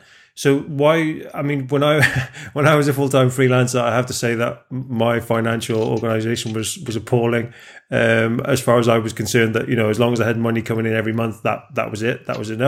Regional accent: Wales, United Kingdom; more people than live in my home country in Wales.

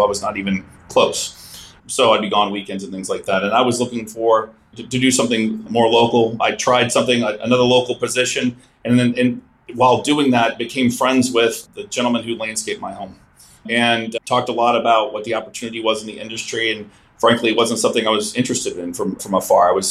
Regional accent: New Orleans, Louisiana, United States; that was probably a life lesson back to growing up in New Orleans.

